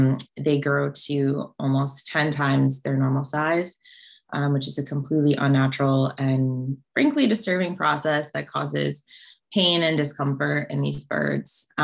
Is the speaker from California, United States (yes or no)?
no; New York City, New York, United States; including my hometown of New York City